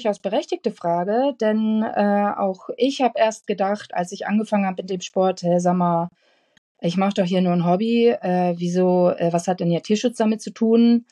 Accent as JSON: {"language": "German", "region": "Hamburg", "country": "Germany", "said": "Wie ihr schon gehört habt, ich bin Hamburger Dern."}